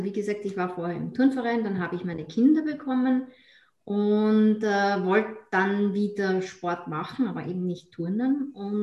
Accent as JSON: {"language": "German", "region": "Vienna", "country": "Austria", "tie": "born or raised there", "said": "dann aufgewachsen bin ich in Wien, bin aber schon seit ja gut 30 Jahren Niederösterreicherin."}